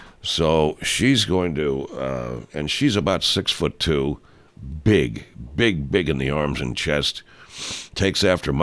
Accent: Lexington, Illinois, United States; because I grew up in a place called Lexington, Illinois, and I would listen to radio, and I read the newspaper.

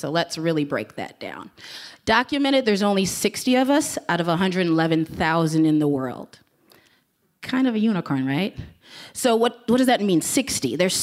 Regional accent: Chicago, Illinois, United States; also born or lived in Downers Grove; So I'm this girl from Chicago, yet I'm flying to Harvest.

